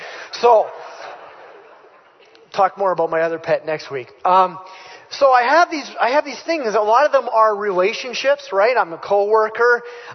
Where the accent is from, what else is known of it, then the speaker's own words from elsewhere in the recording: Canada; I try to call myself a Jesus follower now. Try to eliminate Christian if I can. I'm Canadian.